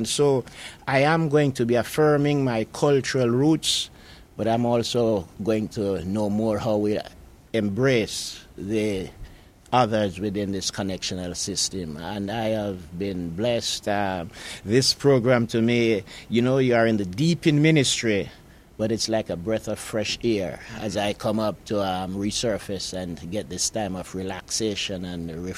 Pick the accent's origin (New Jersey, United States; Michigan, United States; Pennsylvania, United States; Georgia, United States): New Jersey, United States; Newark; I'm from Newark, New Jersey